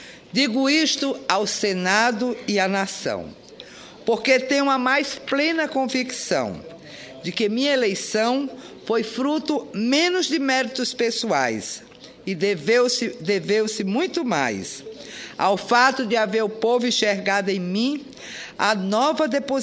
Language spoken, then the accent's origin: Portuguese; Mossoró, Rio Grande do Norte, Brazil; com a intercessão de Santa Luzia, padroeira de minha terra, Mossoró